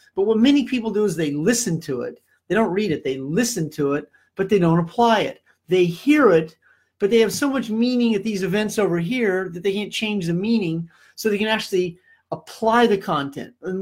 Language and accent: English; Iowa, United States; Well, that's from the movie Field of Dreams in my home state of Iowa.